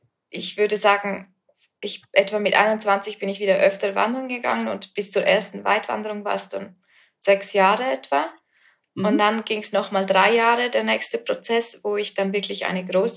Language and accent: German; Graubünden, Switzerland; Ich bin aus der Schweiz und in den Bergen aufgewachsen und so bin ich eigentlich schon als Kind immer wandern gewesen, weil ich einfach wirklich in einem Bergdorf wohne.